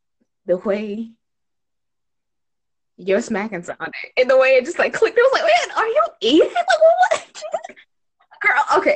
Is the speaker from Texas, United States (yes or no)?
yes; Texas, United States; I am from Texas.